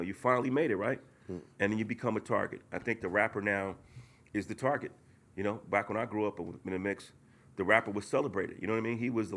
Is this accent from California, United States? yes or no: yes; Oakland, California, United States; I grew up in Oakland, California, and before I started doing this, you know.